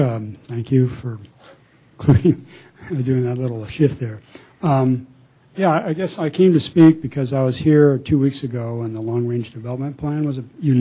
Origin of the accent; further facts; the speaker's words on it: California, United States; I did want to speak about some personal experience in growing up in California for over 50 years.